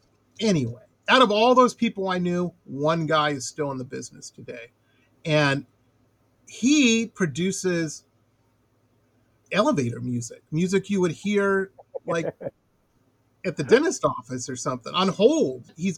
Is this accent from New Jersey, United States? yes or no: no; Detroit, Michigan, United States; I grew up in Metro Detroit, and I'm a little down the path than you are. This is back in the 80s.